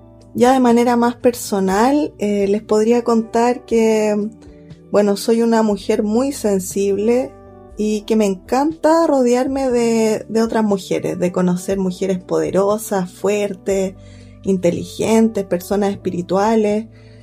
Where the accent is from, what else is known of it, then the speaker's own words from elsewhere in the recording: Santiago, Santiago Metropolitan Region, Chile; born there; moved away as an adult; now in Puerto Montt, Chile; Tengo 34 años, nací en Santiago, pero hace 10 años decidí dejar mi ciudad atrás y mudarme al sur. Hoy en día vivo feliz en la región de los lagos, específicamente en Puerto Montt